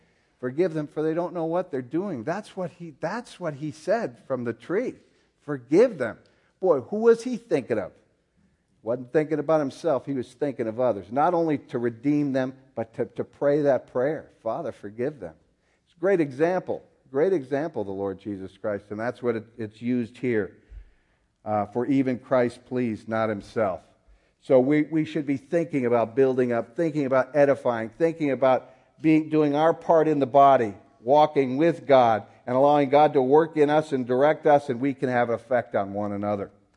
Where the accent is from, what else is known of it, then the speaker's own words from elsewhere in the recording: Minnesota, United States; I was from Minnesota, and it got cold in Minnesota.